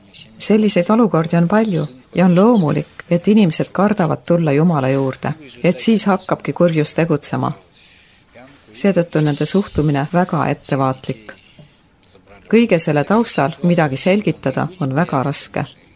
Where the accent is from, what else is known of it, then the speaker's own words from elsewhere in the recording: Ural, Russia; born there; Estonian is a second language; Sündisin Aasia ja Euroopa vahel, Uurali mägede keskel, põdrakasvataja perekonnas. Mu isa on Neenets, emaga Hant.